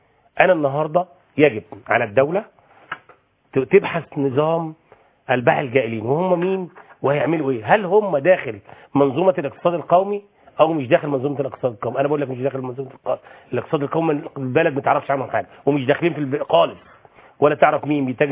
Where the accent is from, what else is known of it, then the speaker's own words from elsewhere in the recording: Upper Egypt, Egypt; انا كراجل صعيدي